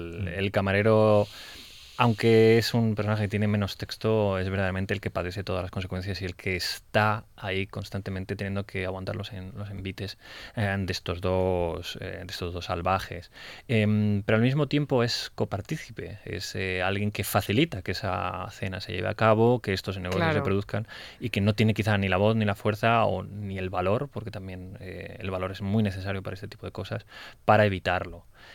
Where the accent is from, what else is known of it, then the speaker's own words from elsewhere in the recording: Spain; muy patriotas somos, muy españoles somos en la corrupción